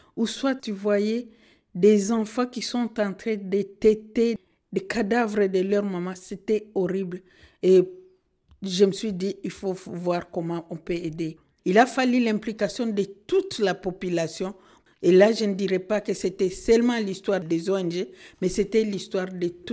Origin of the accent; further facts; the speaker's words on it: DR Congo; first language Kinande; French is a second language; Il y a le Kinande, qui est ma langue maternelle, le Swahili.